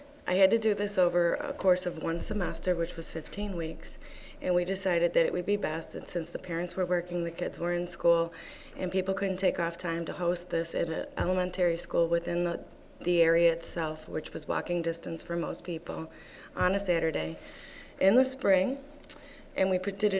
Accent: Binghamton, New York, United States; I'm from Binghamton, New York, and I had to do a community assessment as a graduate nursing student.

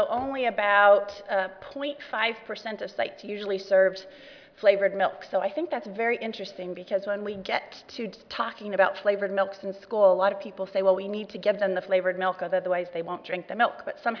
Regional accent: California, United States; I'm from California, and all of this work was done in California, I should add.

